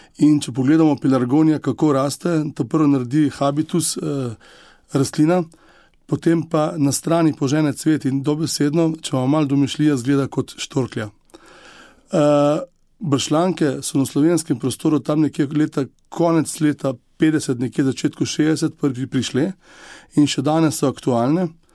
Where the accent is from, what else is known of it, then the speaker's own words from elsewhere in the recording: Sevnica, Lower Sava, Slovenia; jaz prihajam iz Sevnice, tam imamo tudi podjetje, to je na naši družinski kmetiji.